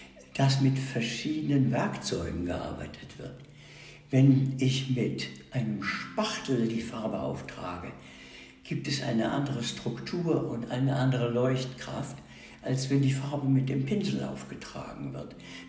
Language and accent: German; Bad Ems, Rhineland-Palatinate, Germany; Ich komme von der Lahn. Ich bin in Bad Ems aufgewachsen.